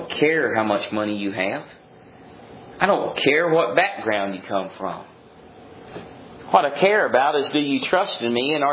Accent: Mississippi, United States; You know, in my home state of Mississippi all my life.

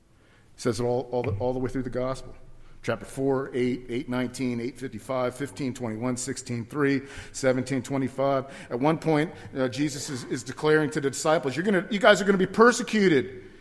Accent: Los Angeles, California, United States; I grew up in Los Angeles, California.

